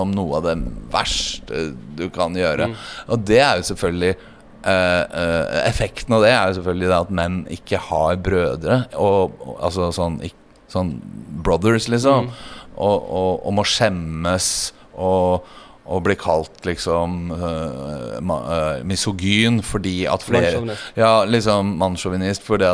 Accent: Northern Norway, Norway; Jeg vokste jo opp i Nord-Norge da, i 1978, på bursdagen min, jeg fylte 6 år. Familien, min far fra Lofoten, min mor fra Kristiansund, de var lærere.

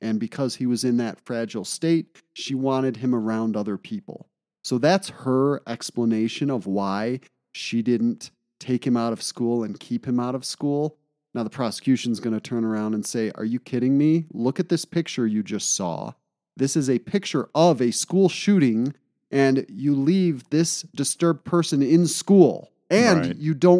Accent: Michigan, United States; And I grew up in Michigan.

